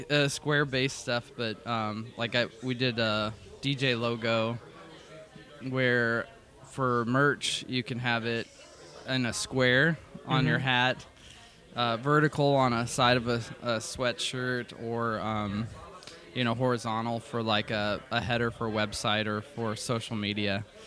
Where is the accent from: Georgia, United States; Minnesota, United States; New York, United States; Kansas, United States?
Kansas, United States; Lawrence; I'm from Lawrence, Kansas, just outside of Kansas City. So, I claim Kansas City a lot, too, because it's more known than Lawrence.